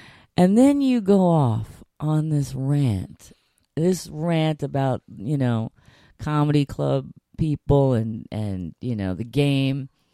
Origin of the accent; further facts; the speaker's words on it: Harlem, New York, United States; Yeah, I'm from Harlem.